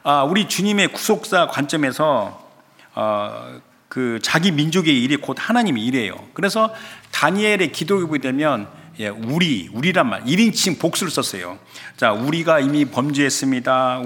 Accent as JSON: {"language": "Korean", "country": "South Korea", "said": "우리는 한국인, 우리의 생긴 게 본토가 한국인이잖아요."}